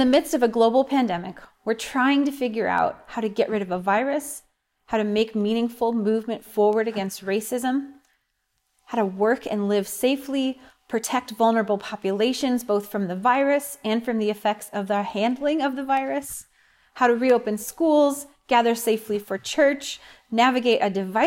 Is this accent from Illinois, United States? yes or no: yes; Illinois, United States; Well, I'm from Illinois. I live in the same town Hank does, actually.